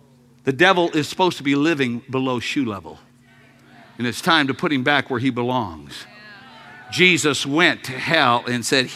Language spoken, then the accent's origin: English; Louisiana, United States; I'm from Louisiana. Come on. If it ain't fried, it ain't worth eating.